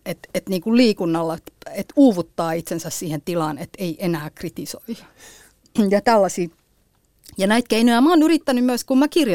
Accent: Nivala, North Ostrobothnia, Finland; moved away; Mä yritin kuvata sitä tilannetta, että kun mä tulin vuonna 1997 Nivalasta teatterikouluun, miltä se tuntuu olla täysin ulkopuolinen, olla niin kuin ei pääkaupunkiseudulta kotoisin, ei akateemisesta perheestä

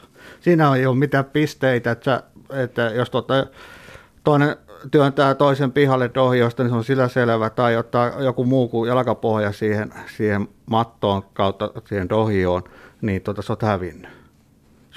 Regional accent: Seinäjoki, South Ostrobothnia, Finland; also born or lived in Helsinki; mä oon 46-vuotias ja mä oon tavallaan tuonut tähän sumoon tänne Seinäjoelle silloin, kun muutin Helsingistä takaisin työn perässä tänne Seinäjoelle 2010 vuonna

